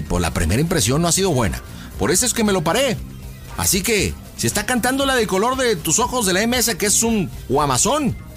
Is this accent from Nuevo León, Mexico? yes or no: yes; Monterrey, Nuevo León, Mexico; Como en el norte, yo soy de Monterrey, el norteño es lo que más pega